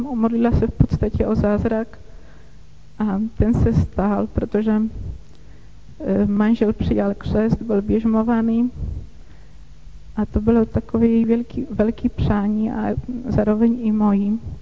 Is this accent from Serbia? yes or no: no; Poland; Czech is a second language; moved away as an adult; now in Czech Republic; vlastně jste už to určitě poznali, že nejsem Češka. A tak já pocházím z Polska. Tam jsem dostala velice takový silný kořený víry.